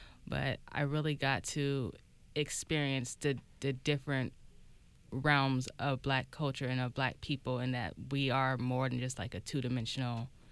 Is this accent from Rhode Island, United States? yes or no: no; Charleston, South Carolina, United States; Well, I'm from Charleston, South Carolina. It's a very historic city